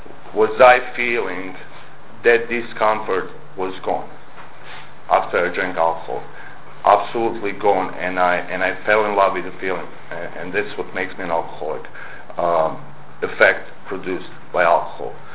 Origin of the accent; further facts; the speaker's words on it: Croatia; I'm not from York area or this kind of area. I'm from Croatia